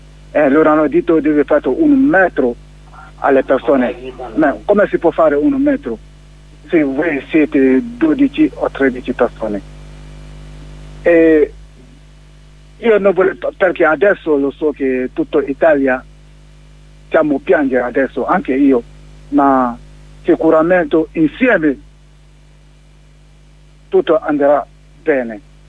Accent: Guinea; Italian is a second language; now in Italy; vengo dalla Guinea.

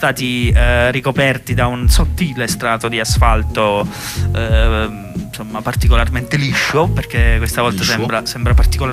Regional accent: Abruzzo, Italy; io sono abruzzese

